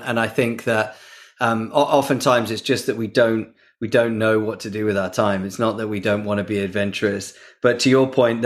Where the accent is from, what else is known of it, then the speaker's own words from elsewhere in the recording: United Kingdom; I'm British.